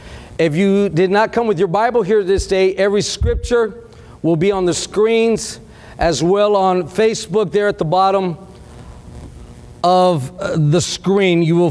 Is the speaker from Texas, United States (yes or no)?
yes; Texas, United States; I'm from South Texas, all kicker dancing, amen?